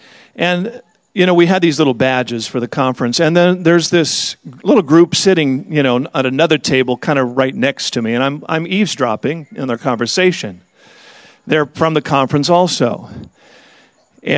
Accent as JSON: {"language": "English", "region": "California", "country": "United States", "said": "And I said, oh, I'm from California."}